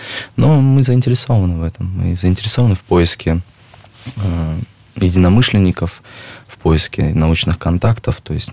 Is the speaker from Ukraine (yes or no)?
no; Uzbekistan; now in Krasnodar, Russia; И я человек вообще южный достаточно. Краснодар – это не мой родной город. Я приехал из Узбекистана в Краснодар.